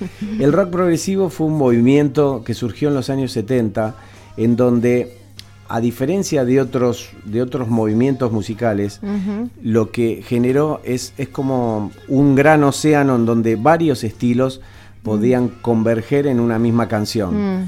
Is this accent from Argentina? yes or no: yes; Buenos Aires, Argentina; Soy de Buenos Aires, soy de Buenos Aires.